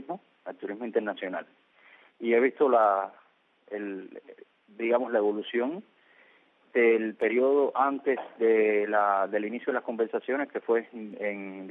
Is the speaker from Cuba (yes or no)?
yes; Cuba; yo soy cubano y vivo aquí y estoy sufriendo estos cambios de política, tanto del poder vigente aquí en Cuba